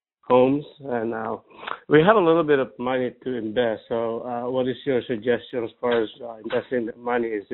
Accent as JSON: {"language": "English", "town": "Sacramento", "region": "California", "country": "United States", "said": "and we are from Sacramento, and we just joined Dave's program about last month."}